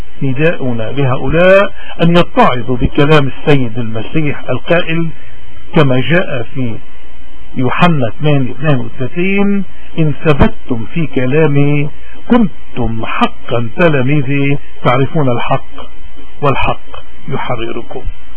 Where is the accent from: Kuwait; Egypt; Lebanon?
Lebanon; تسلحنا به كلبنانيين منذ 7000 سنة ولازلنا